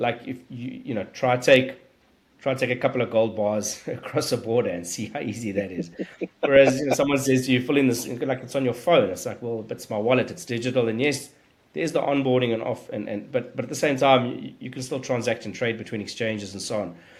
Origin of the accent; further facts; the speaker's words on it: South Africa; being South African, we grew up, you know, it's a mining culture.